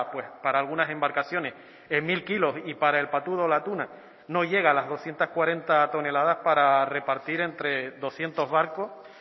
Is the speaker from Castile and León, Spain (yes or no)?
no; Valle Gran Rey, Canary Islands, Spain; con el presidente de la cofradía de mi pueblo en Valle Gran Rey